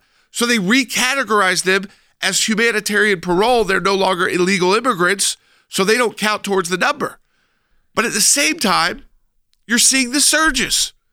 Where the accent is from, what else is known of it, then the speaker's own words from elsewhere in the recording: United States; As an American, one, we're going to have to use our troops